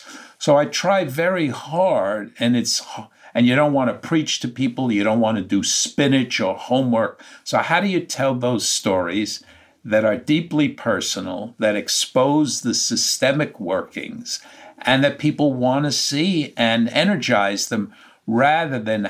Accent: New York, United States; despite being a New Yorker in my heart and soul, I am optimistic.

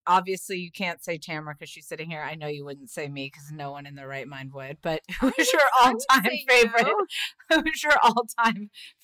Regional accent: South Carolina, United States; also born or lived in Indiana; Listen, I was born in Indiana and grew up in South Carolina.

